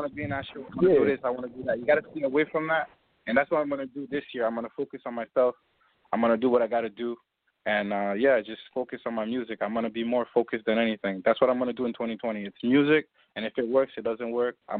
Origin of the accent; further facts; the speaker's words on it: Montreal, Quebec, Canada; I'm from Montreal, Canada.